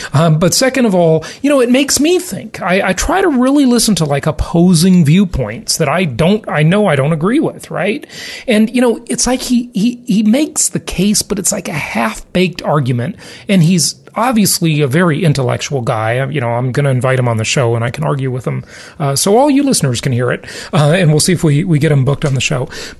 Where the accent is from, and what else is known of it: Los Angeles, California, United States; born or raised there